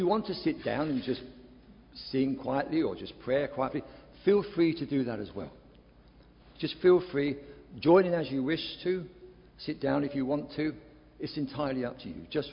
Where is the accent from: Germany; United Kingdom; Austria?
United Kingdom; Because as we're British, we don't share some of our feelings, yet we carry them with us.